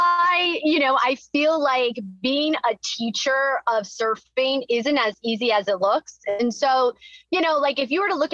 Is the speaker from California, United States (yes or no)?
yes; California, United States; I'm from SoCal. I grew up surfing during the summers